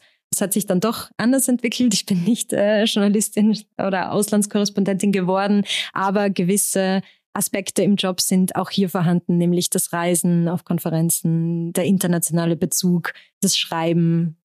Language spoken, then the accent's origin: German; Austria; Ich bin aus Österreich, ich habe an der Uni Wien studiert. Mein Mann lebt in Wien